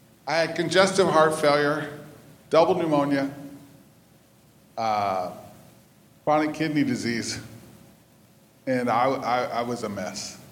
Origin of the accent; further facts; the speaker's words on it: Texas, United States; I'm from West Texas. I've never been sick. And I'm not going to be sick now.